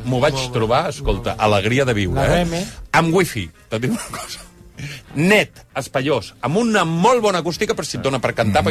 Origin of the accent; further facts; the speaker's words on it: L'Hospitalet de Llobregat, Catalonia, Spain; ja sabeu que jo sóc de l'Hospitalet